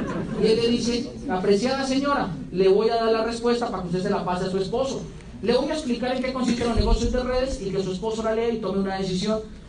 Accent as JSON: {"language": "Spanish", "country": "Colombia", "tie": "born there", "said": "yo nací en Colombia, pues solamente alcanza para eso"}